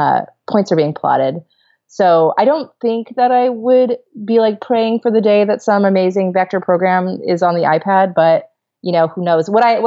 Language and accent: English; Scranton, Pennsylvania, United States; from Scranton, and the heads of state, one of the heads of state, Jason Kernovich, is actually from my hometown